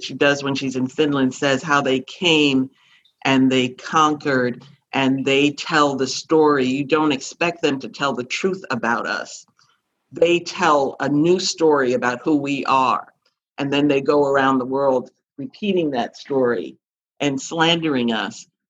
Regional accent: Panama; And I'm not American. I'm a Black Panamanian. And I do have a home that I could say I could go back to, except that that's not really a home

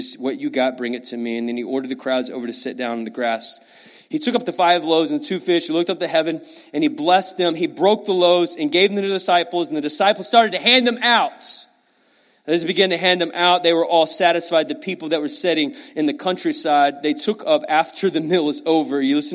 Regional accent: Irving, Texas, United States; I was born and raised in Irving, actually at my wife's father's church.

